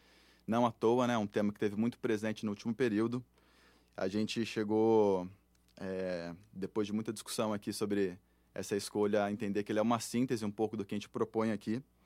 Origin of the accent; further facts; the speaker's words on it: São Carlos, São Paulo, Brazil; sou daqui de São Carlos